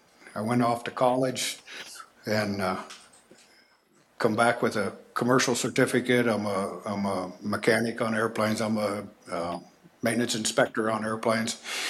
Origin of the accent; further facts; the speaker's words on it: Palmer, Alaska, United States; I was born and raised right here in Palmer, been here for 64 years or something like that.